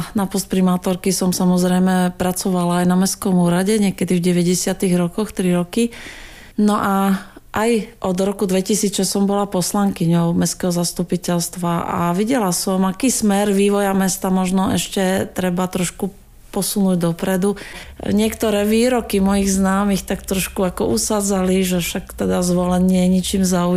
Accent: Brno, South Moravian Region, Czechia; moved away as an adult; now in Banská Bystrica, Slovakia; Ja som sa narodila v Brne, vyrastala som tam, no a išla som študovať na vysokú školu do Banskej Bystrice a ďaleko som sa od nej už potom nepohla.

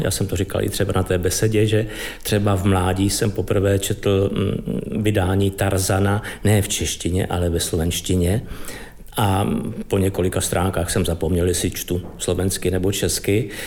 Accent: Nymburk, Central Bohemian Region, Czechia; já pocházím z Nymburka, z malého města blízko Prahy, které má zase družbu s polským městečkem jménem Žarov.

